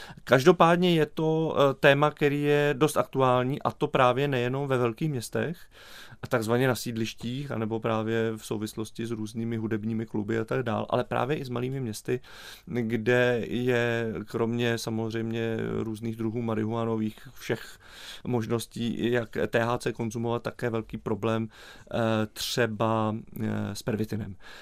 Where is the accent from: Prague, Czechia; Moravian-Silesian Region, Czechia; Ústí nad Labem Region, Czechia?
Moravian-Silesian Region, Czechia; Karviná; já jako rodák z Karviné a Zavířova musím říct